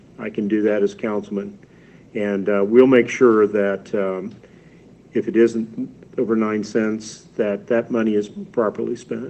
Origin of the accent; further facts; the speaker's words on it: Missouri, United States; We have a great downtown that is flourishing, not like my hometown in Missouri.